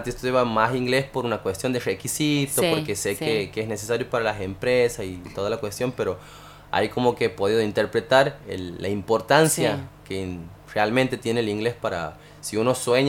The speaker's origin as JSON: {"language": "Spanish", "country": "Argentina", "said": "como somos los argentinos con el tema de nuestra carne"}